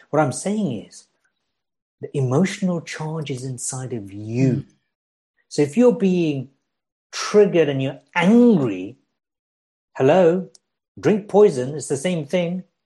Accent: Sunderland, North East England, United Kingdom; I grew up in Sunderland from the age of 12 to 18.

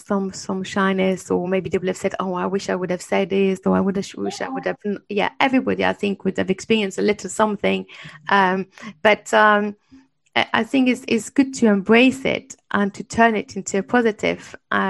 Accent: France; English is a second language; I mean, even like I'm French, and I learned English and a different language, so my accent will be different.

